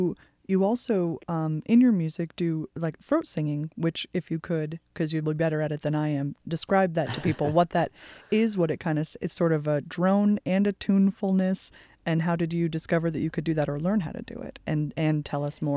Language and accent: English; Saranac Lake, New York, United States; Saranac Lake, New York is my hometown.